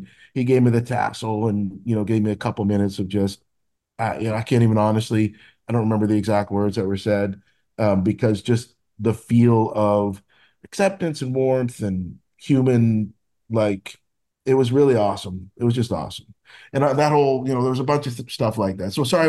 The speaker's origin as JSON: {"language": "English", "town": "Holderness", "region": "New Hampshire", "country": "United States", "tie": "born or raised there", "said": "So I grew up in New Hampshire in a small town called Holderness, probably 3,500 people, residents."}